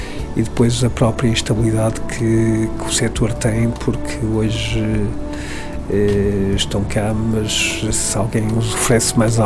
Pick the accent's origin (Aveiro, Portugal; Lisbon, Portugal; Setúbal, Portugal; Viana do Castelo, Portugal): Viana do Castelo, Portugal; sou vianense gema e adoro esta cidade